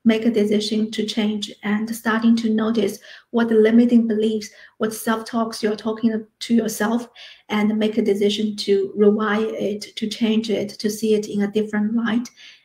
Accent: Shanghai, China; now in Melbourne, Australia; So my story is I grew up in Shanghai and moved to Melbourne

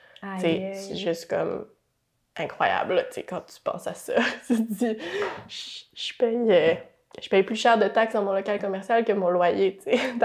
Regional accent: Montreal, Quebec, Canada; À Montréal.

